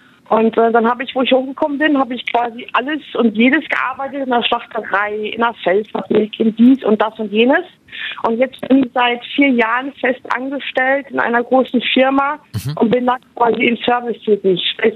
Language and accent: German; North Rhine-Westphalia, Germany; Ich komme aus Nordrhein-Westfalen.